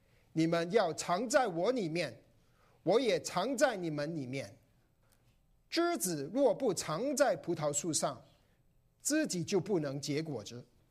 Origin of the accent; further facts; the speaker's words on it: Malaysia; 我小时候在外婆家成长，让外婆养大我。我依稀记得外婆喜欢种果树。我生长在马来西亚后院，他有一个后院，我们住的是板屋后院